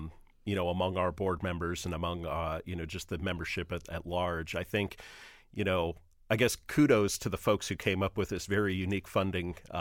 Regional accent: Toledo, Ohio, United States; So I'm gonna call out my hometown of Toledo.

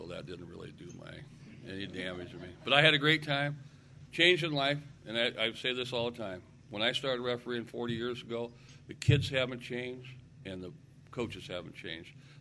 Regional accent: Council Bluffs, Iowa, United States; I'm from Western Iowa, Council Bluffs, mayor, da-da-da.

